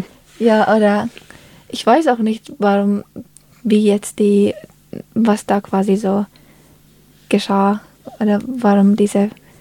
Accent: Finland; ich komme aus Finnland und wir haben nur ein Pronomen.

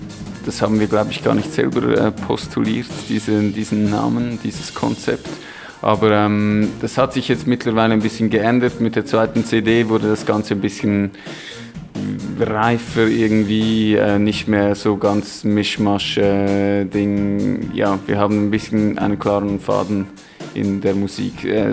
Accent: Zurich, Switzerland; Ich bin aus Zürich, meine Freunde sind aus Bern.

